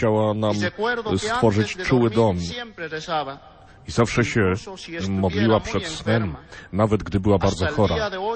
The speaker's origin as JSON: {"language": "Polish", "town": "Huari Huari", "region": "Potosí", "country": "Bolivia", "tie": "born there", "second_language": "Polish", "said": "Urodziłem się w Huarihuari w Potosi, w Boliwii, w rodzinie górniczej."}